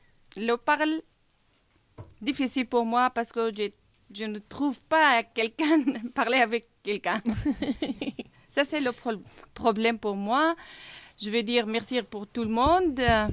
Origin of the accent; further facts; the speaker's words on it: Syria; French is a second language; je suis kurde de Syrie